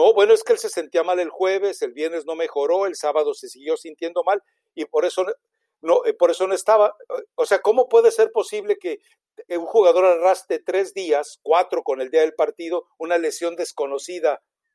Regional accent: Mexico City, Mexico; chilango.

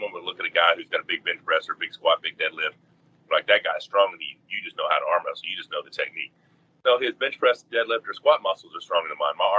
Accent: Arkansas, United States; I grew up in Arkansas.

